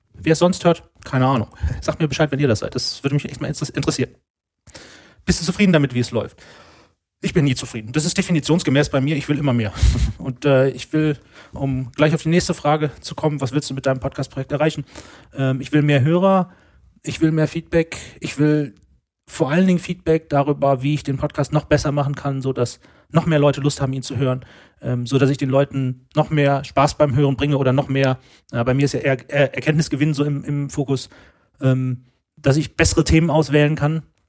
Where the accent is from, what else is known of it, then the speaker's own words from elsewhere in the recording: Germany; 31 Jahre alt. Ich habe die magische 30 geknackt und lebe noch. Man wundert sich ja dann selber immer. Ich komme aus Deutschland und nachdem ich jetzt so die letzten etwa 12 Jahre immer mal wieder alle 3 Jahre die Stadt gewechselt habe, hoffe ich, dass ich jetzt mal ein bisschen länger in Hamburg bleibe